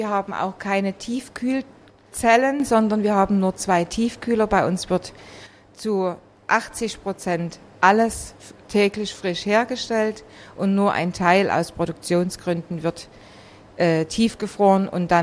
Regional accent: East Germany, Germany; Ich bin in der DDR groß geworden

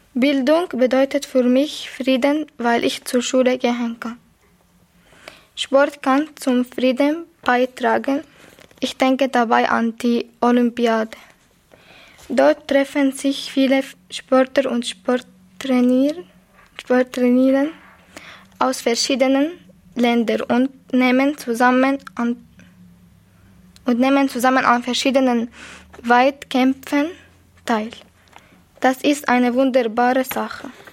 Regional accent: Syria; ich komme aus Syrien und ich bin 17 Jahre alt.

